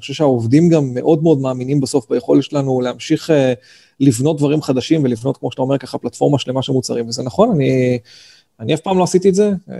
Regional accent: Kiryat Ata, Haifa District, Israel; אני במקור מקריית אתא, כשגדלתי אז למדתי בבית ספר דתי, אבל בסופו של דבר בתיכון עברתי ולמדתי בריאלי בחיפה

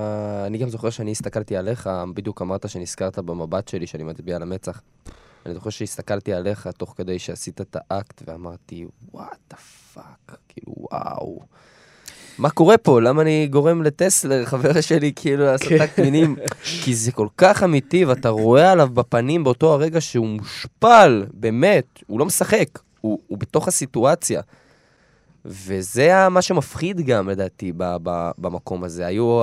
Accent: Kfar Saba, Central District, Israel; ילד שמנת מכפר סבא

